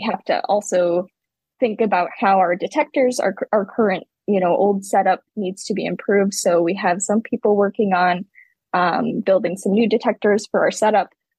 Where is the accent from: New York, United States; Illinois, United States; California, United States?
Illinois, United States; I grew up about 60 miles south of Chicago, in a pretty rural area.